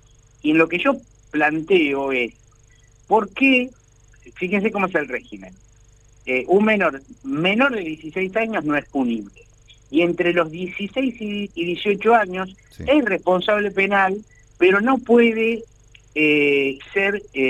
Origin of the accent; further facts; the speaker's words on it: Buenos Aires, Argentina; born there; en mi barrio, a una cuadra y pico de donde yo nací, en Barracas, en la ciudad de Buenos Aires